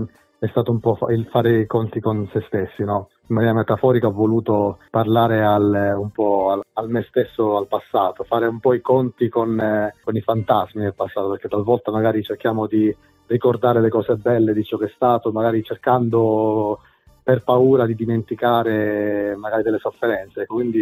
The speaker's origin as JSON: {"language": "Italian", "town": "Sciacca", "region": "Sicily", "country": "Italy", "tie": "born or raised there", "also_born_or_lived": "Rome", "lives_now": "Milan, Italy", "said": "Sì, sono siciliano, sono di Sciacca, nativo di Sciacca, provincia di Agrigento, anche se da un bel po' di anni che vivo fuori. Sono stato per tanti anni a Roma, adesso sono a Milano"}